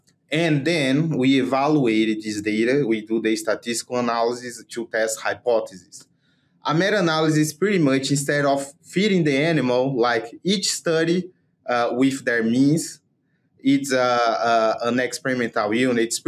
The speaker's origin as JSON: {"language": "English", "region": "Paraíba", "country": "Brazil", "said": "Yeah, so I'm from Brazil. I'm Brazilian. I'm from the Northeast region of Brazil, from the state of Paraíba. It's a very nice state."}